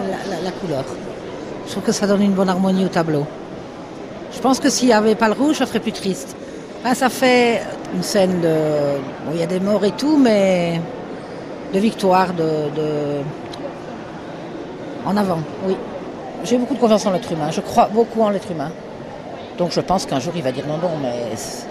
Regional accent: Belgium; now in Spain; Maintenant, j'habite en Espagne, donc je suis plus... J'ai voulu comme ça. Je suis belge, je revendique être belge

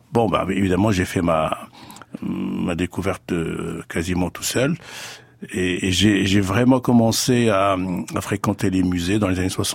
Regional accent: Fez, Fès-Meknès, Morocco; born there; se promener dans ma ville natale, Fès

